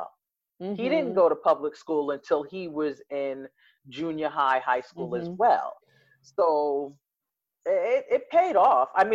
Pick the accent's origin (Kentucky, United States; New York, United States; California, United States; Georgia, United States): New York, United States; New York City; I noticed it growing up in Bay Ridge, going to junior high school.